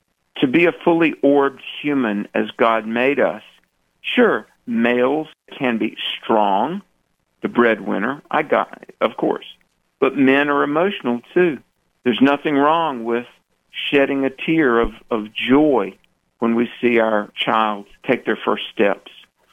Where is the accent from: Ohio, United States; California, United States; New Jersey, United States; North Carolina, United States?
North Carolina, United States; You know, just hours ago, I landed in North Carolina, my home state.